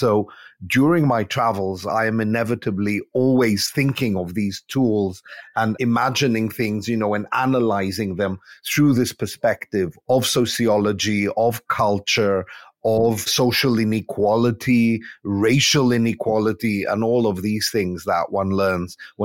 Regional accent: London, United Kingdom; born there; I was born in London. My parents were born in Cape Town and Athens. And then my grandparents on both sides were also born in different countries. So what is now Turkey and what is now Poland.

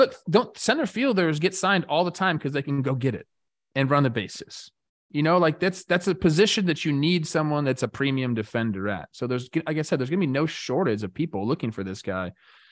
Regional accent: Los Angeles, California, United States; Obviously, I'm from Los Angeles.

